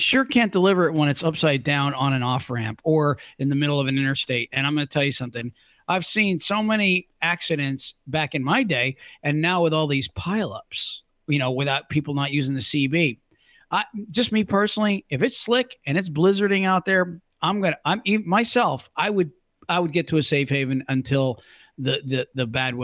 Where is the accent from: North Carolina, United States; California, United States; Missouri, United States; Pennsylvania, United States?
Pennsylvania, United States; I'm in Florida now, but I'm from Pennsylvania. We grew up sliding around on purpose on mountains and icy roads.